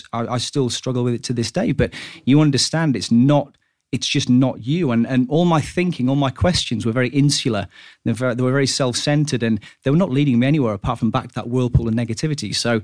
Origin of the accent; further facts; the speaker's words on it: North West England, United Kingdom; Okay, so I come down from Cheshire for this evening